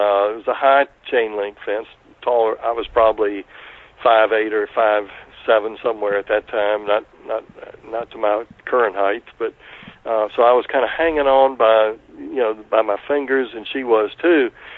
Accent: Pensacola, Florida, United States; I grew up in Pensacola, Florida.

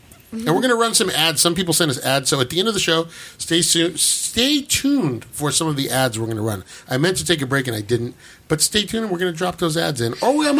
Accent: Northern England, United Kingdom; accent: northern; I was told that my northern accent is shite.

